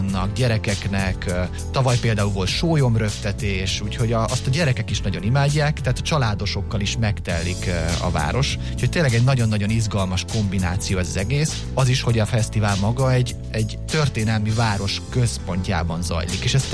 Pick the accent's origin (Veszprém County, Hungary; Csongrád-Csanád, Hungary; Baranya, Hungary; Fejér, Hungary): Baranya, Hungary; Pécs; mert pécsi vagyok